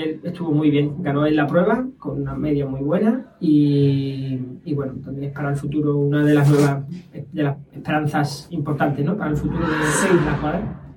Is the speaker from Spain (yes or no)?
yes; Medina Sidonia, Andalusia, Spain; Medina Sidonia, sí. Aquí nací.